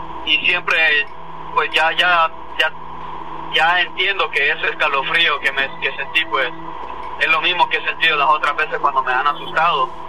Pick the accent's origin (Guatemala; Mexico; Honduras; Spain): Honduras; now in New York, United States; Me llamo desde el estado de Nueva York, pero soy originario de Honduras.